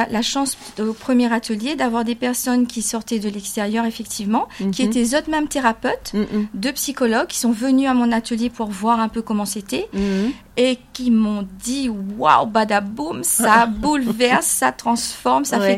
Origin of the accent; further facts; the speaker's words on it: Réunion, France; Mais il était important pour moi en tant que réunionnaise